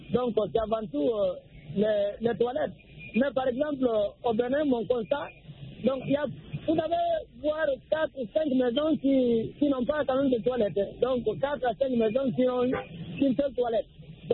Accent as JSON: {"language": "French", "country": "Guinea", "lives_now": "Cameroon", "said": "ici, au Cameroun, contrairement à certains pays comme mon pays d'origine, la Guinée"}